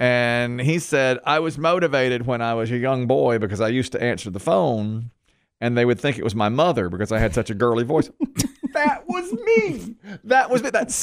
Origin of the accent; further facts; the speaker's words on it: Asheboro, North Carolina, United States; Smaller than my hometown of Asheboro.